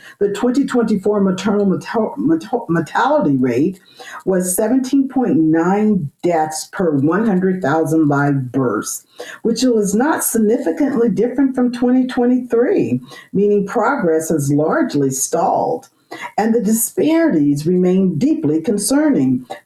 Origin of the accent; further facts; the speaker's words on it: California, United States; I am airing from Sacramento, California, actually my home state.